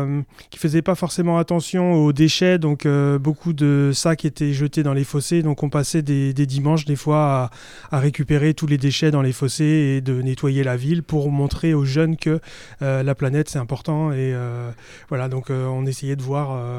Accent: France; c'est pour nous, en tant que Français, c'est des choses qui sont naturelles pour nous

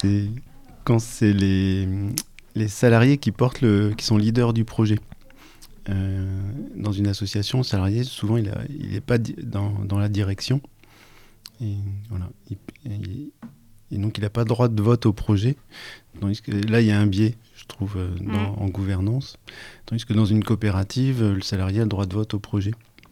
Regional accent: Normandy, France; now in Mayenne, France; Alors, je suis pas mayennais, je suis normand.

